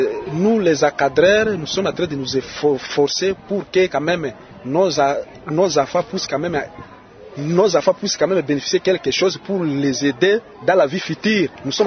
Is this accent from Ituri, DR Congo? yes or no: yes; Ituri, DR Congo; now in Komanda, DR Congo; les écoles rentrent chez nous à Wallis-Savoncoutou